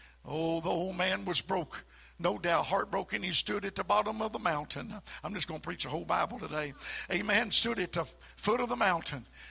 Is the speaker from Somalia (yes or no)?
no; United States; I was born in Allen County, raised there, and went to school